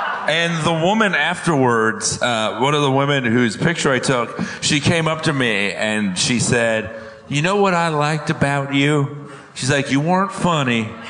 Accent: Florida, United States; Because, like, I'm from the Florida with brown people, and so they fucking really hated me. Like, being from Florida made it worse.

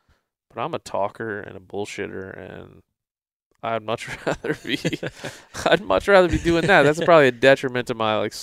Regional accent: East Coast, United States; I mean, I'm from the East Coast. I hunted as a kid.

